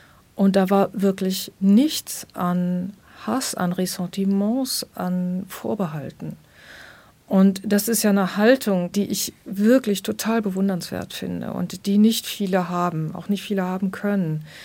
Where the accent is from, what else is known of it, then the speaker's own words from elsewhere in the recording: Germany; Also einfach auch als Deutsche da zwischen diesen jüdischen Menschen zu stehen, in dem Bewusstsein, das sind die Menschen, die in meinem Land ausgelöscht werden sollten.